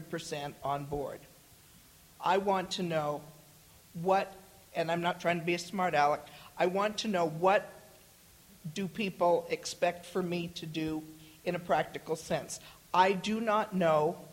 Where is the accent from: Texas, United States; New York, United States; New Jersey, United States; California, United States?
California, United States; San Francisco; I'm 70 years old, born and raised in San Francisco, went to church in San Francisco, the LDS Church.